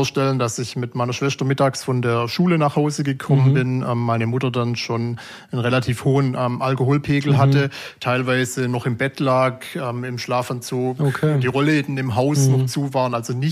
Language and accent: German; Baden-Württemberg, Germany; born there; Ja, meine Kindheit, also ich bin 1988 geboren in der Nähe von Stuttgart